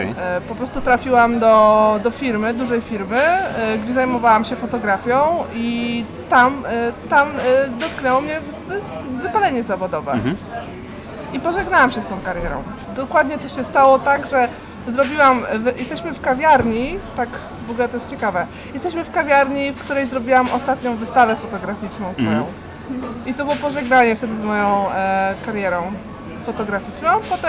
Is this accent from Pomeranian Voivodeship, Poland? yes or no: no; Warsaw, Masovian Voivodeship, Poland; Tak, ja mieszkam w Warszawie i mieszkam w Warszawie od urodzenia.